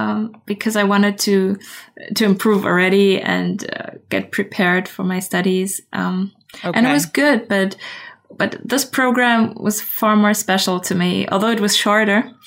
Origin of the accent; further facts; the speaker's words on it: Berlin, Germany; English is a second language; I'm from Berlin, Berlin, Germany.